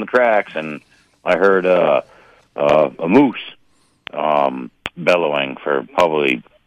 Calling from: Lisbon, Maine, United States; Lisbon, Maine.

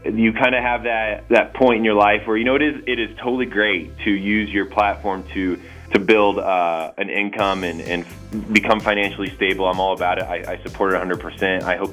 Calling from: Denver, Colorado, United States; I am in Denver, Colorado currently.

